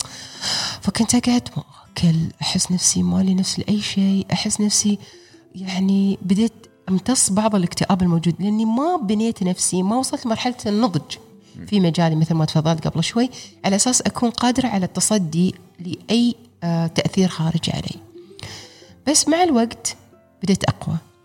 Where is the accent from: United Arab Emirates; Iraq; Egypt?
United Arab Emirates; اسم مني أنا إماراتية أو اسم مني أنا مسلمة أو عربية